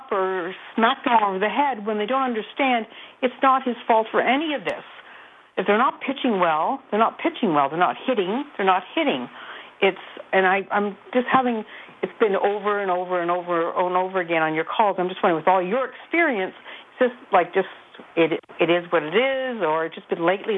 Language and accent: English; Guelph, Ontario, Canada; now in Ridgeway, Canada; I'm actually really from Guelph, but we just moved to Ridgeway recently.